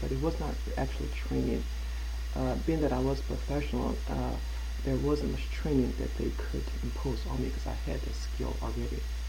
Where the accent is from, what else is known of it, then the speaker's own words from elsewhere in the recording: Louisville, Kentucky, United States; also born or lived in Shelbyville, Kentucky; I grew up in Shelbyville, until I was age of three. In the age of three, my family moved down to Louisville, Kentucky.